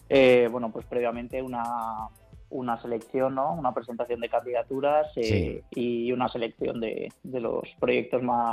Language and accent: Spanish; Madrid, Community of Madrid, Spain; Sí, somos madrileños todos y bueno, nacidos en Madrid y todo.